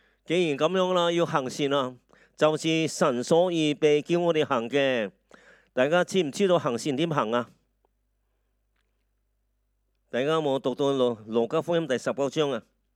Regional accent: Hong Kong; 但系我哋香港人真系好有福气

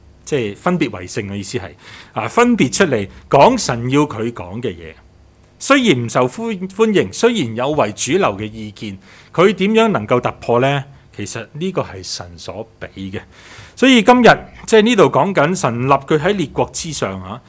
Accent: New Territories, Hong Kong; 我是新界人，啊，所以廣東很陌生的

